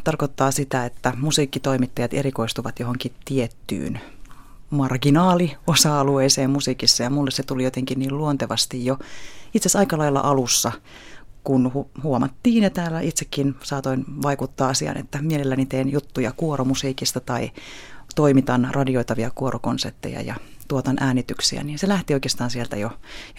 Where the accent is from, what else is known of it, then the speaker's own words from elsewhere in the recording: Turku, Southwest Finland, Finland; Olen sieltä kotoisin